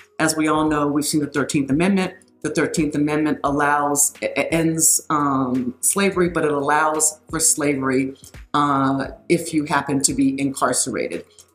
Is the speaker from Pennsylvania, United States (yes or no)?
no; Colorado, United States; I grew up here in Colorado